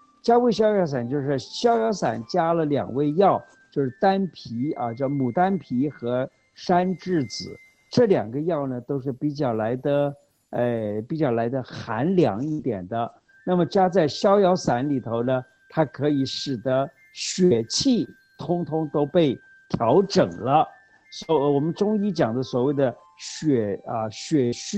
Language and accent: Chinese; Taiwan; 我们台湾人常常讲的就是在旁边偷笑了